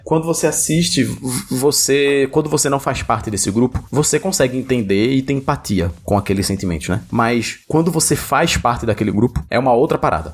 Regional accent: Recife, Pernambuco, Brazil; Que sou recifense

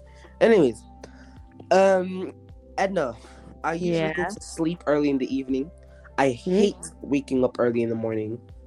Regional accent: Ireland; I'm Irish. Ireland is in Europe.

